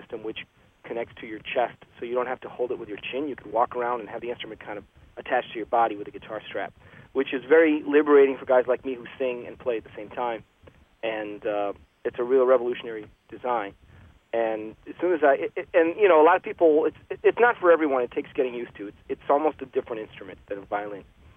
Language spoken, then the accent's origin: English; Ohio, United States; also born or lived in Russia; I grew up in Ohio. I feel like a Midwestern guy, you know, I do a Russian guy.